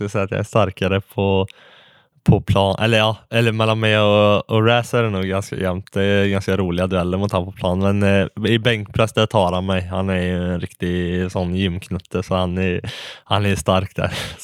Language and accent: Swedish; Lugnås, Västra Götaland County, Sweden; och att det är min hemort, yes.